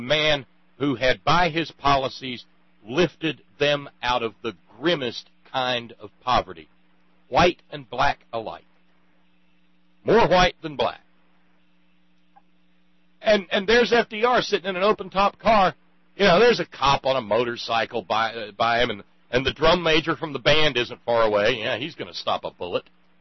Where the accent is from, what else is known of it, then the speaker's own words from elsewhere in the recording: Alabama, United States; the place that I grew up in Alabama, before Wilson Dam came in and the TVA came along